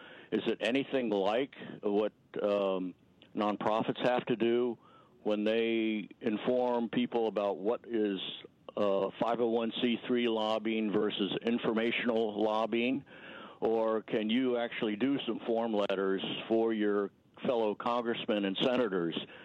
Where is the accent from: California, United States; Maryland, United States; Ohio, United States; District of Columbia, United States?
District of Columbia, United States; Washington; now in Seattle, United States; I have a terminal case growing up in Washington, D.C., so I'm very aware of politics.